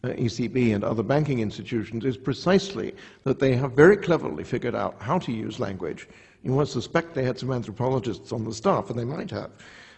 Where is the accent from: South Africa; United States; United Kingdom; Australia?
United Kingdom; my wife is American, I'm British.